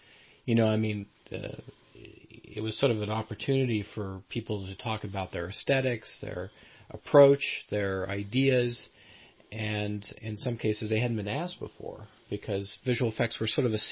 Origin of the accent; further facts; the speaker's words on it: California, United States; But since I grew up in the Bay Area, I figured I would do my undergraduate work here in Berkeley